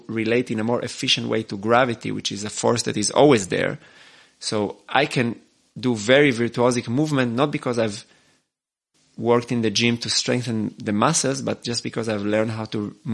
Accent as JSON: {"language": "English", "country": "Israel", "tie": "born or raised there", "said": "I grew up in the Middle East, in Israel, where I would say the society was relatively on the machoistic side."}